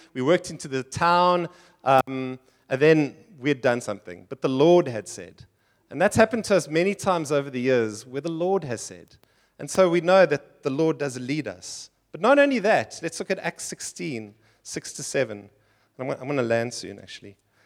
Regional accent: South Africa; Now, ek is Engels. Okay? Ek's a rooinek. All right? I'm as English as you get.

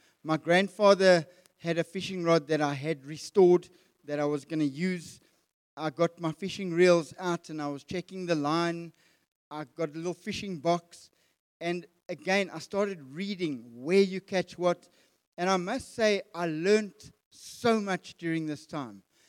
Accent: Springs, Gauteng, South Africa; now in George, South Africa; Jax and I moved from Gauteng, Springs to be more precise. Yes, I'm from Springs.

